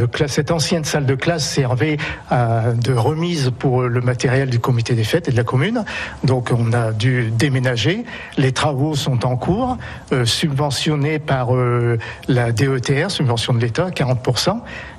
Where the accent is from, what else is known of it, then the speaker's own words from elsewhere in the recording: Retonvillé, France; je suis né à Retonvillé. J'ai fréquenté les trois classes qu'il y avait à l'époque à Retonvillé.